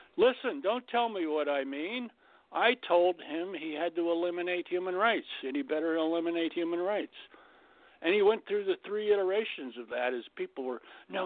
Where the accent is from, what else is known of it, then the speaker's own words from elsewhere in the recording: Florida, United States; I was raised in South Dade County, Florida, you know, with a tomato field across the street, and they're tomatoes, man.